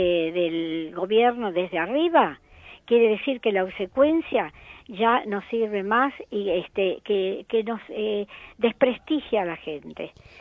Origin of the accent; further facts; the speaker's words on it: Argentina; vive gente que son nacionales de acá, somos argentinos, ¿no?